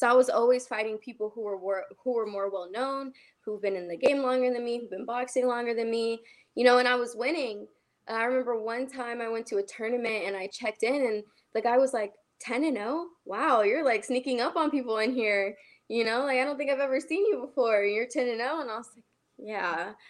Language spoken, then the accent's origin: English; Georgia, United States; also born or lived in Colorado; I was raised in Georgia, but I was born in Colorado.